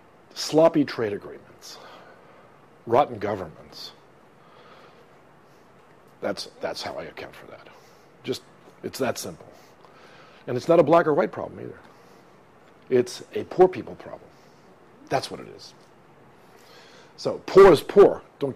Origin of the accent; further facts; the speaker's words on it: New Orleans, Louisiana, United States; I'm from New Orleans.